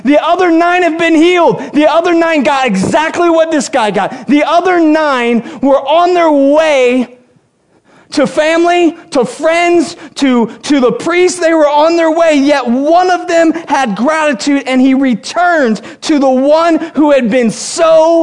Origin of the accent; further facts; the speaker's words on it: United States; Well, I'm an American. I live in the greatest land in all the world.